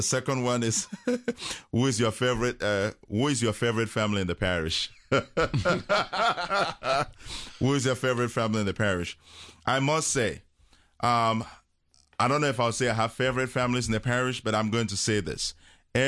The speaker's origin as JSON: {"language": "English", "country": "Cameroon", "tie": "born or raised there", "second_language": "English", "said": "I was born and raised in Cameroon in Central Africa"}